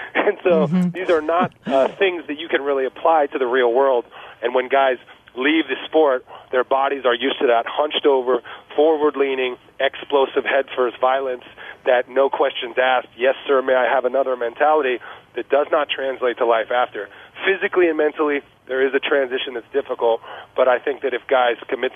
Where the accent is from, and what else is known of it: San Jose, California, United States; born or raised there; moved away as an adult